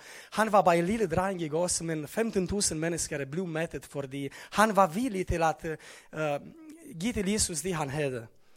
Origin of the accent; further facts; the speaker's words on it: Onești, Bacău County, Romania; jeg kommer fra Onești, den nordlige del af Rumænien